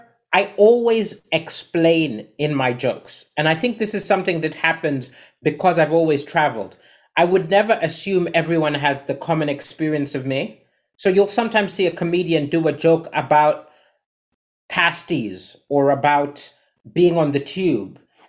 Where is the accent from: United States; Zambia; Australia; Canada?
Zambia; born there; also born or lived in Somalia / Kenya / Swaziland / Austria; I was born in Zambia. But the thing is, we're Malawian refugees.